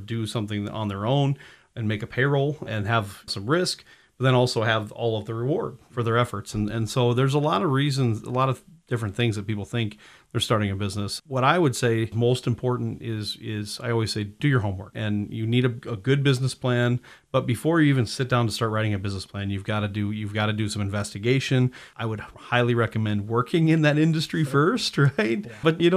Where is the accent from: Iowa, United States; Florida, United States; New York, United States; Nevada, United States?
Iowa, United States; Perry; was kind of missing my hometown of Perry here.